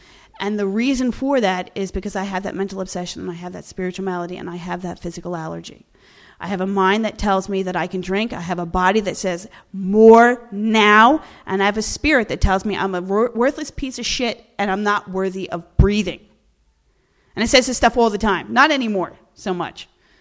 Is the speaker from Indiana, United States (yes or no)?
no; New Jersey, United States; I have to admit, I'm from Jersey. I have a colorful vocabulary.